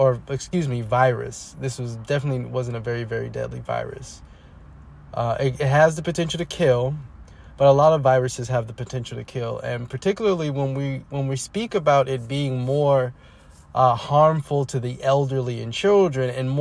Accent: Oakland, California, United States; And even in a city, my hometown, Oakland, we're about to lose even more officers

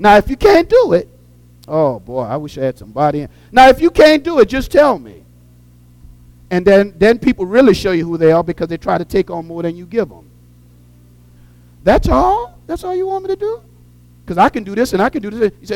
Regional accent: New Orleans, Louisiana, United States; I grew up in New Orleans, and public transit was just phenomenal.

